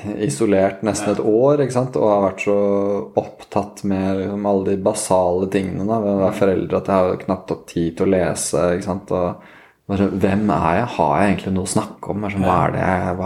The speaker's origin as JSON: {"language": "Norwegian", "town": "Lillehammer", "region": "Innlandet", "country": "Norway", "tie": "born or raised there", "said": "sånn på 90-tallet og sånn da jeg vokste opp på Lillehammer, det var jo veldig sånn, dørene stod liksom åpne"}